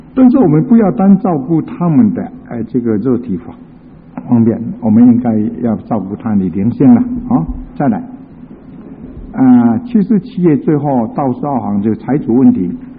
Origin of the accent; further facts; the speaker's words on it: China; 以前我们小时候像一些乡下地方啊